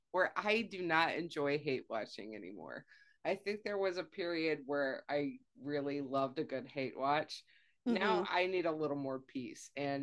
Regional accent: United States; They called it Abseiling Away, but since we're American and call that repelling, we're going to change the title to Heresy

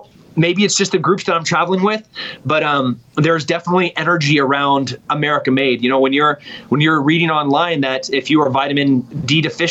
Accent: California, United States; born there; now in Texas, United States; I was born in Central

